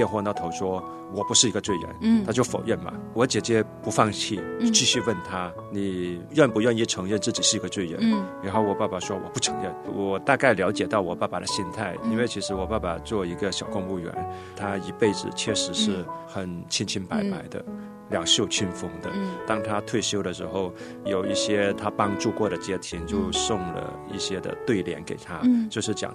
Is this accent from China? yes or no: yes; Guangdong, China; 我是在广东的农村里面出生，然后成长。